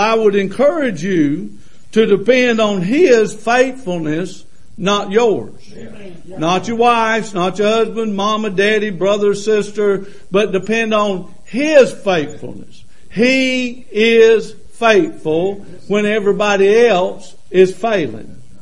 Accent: Lancaster, South Carolina, United States; Now, I'm from Lancaster, South Carolina. I was educated in South Carolina.

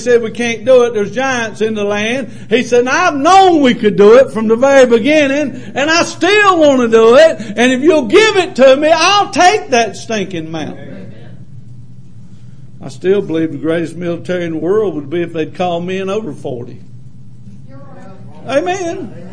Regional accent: Lancaster, United States; And I'm from Lancaster. We have to do that redneck.

